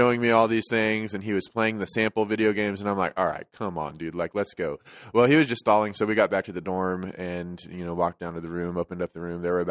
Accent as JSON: {"language": "English", "town": "San Antonio", "region": "Texas", "country": "United States", "tie": "born or raised there", "said": "So I grew up in San Antonio, Texas."}